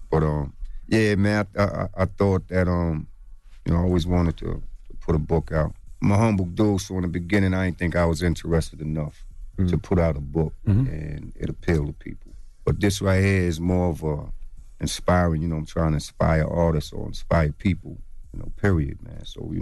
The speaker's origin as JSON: {"language": "English", "region": "New York", "country": "United States", "said": "Like, yo, where you from? I'm from Long Island."}